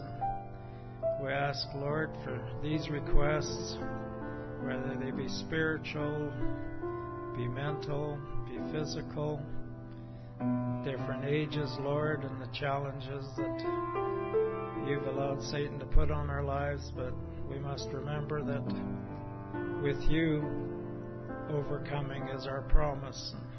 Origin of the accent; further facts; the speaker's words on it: Edmonton, Alberta, Canada; We're from Edmonton, Alberta.